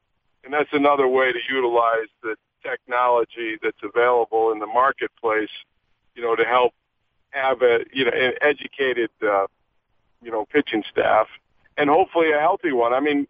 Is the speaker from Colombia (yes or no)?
no; Canada; Well, the I'm a Canadian, eh?